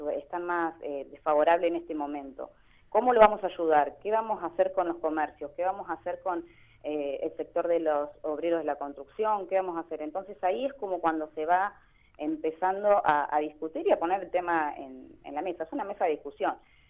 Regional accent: Villalonga, Buenos Aires Province, Argentina; now in Patagones, Argentina; Soy de Villalonga, sí. Hace unos años que me vine a vivir a Patagones, pero sí, nacida y criada en Villalonga.

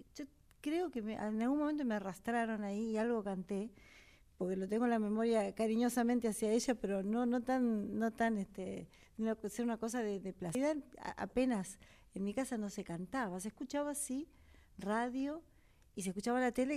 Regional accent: La Plata, Buenos Aires Province, Argentina; Soy de La Plata, mi viejo chaqueño, e íbamos cada tanto al Chaco.

